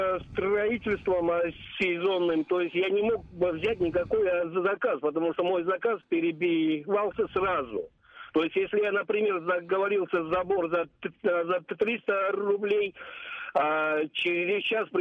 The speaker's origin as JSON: {"language": "Russian", "region": "Dagestan", "country": "Russia", "lives_now": "Moscow, Russia", "said": "Я дагестанец."}